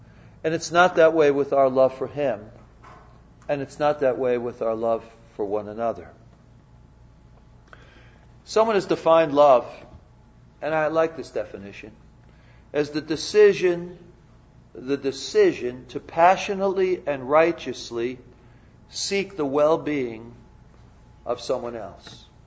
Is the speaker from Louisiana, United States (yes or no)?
no; New York, United States; It's Fifth Avenue where I come from. I'm from New York.